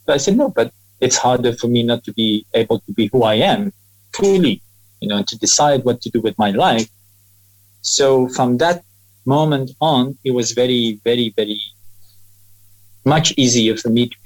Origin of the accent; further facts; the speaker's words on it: Algeria; English is a second language; moved away; I grew up in Algeria. I was born there in 1977.